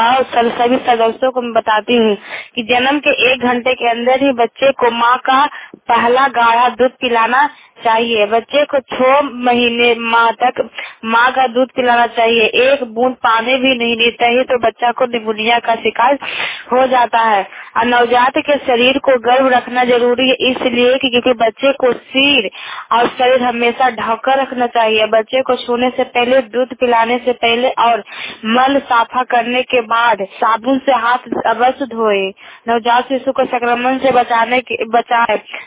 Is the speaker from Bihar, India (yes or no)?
yes; Bihar, India; मैं नालंदा जिला की निवासी हूँ, हनौत के प्रखंड की, और मैं बिहार राज्य की हूँ।